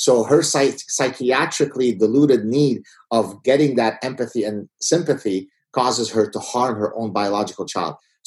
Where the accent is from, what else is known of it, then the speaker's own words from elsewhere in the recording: Canada; Even though I'm Canadian, so Republican and Democrat don't apply to me.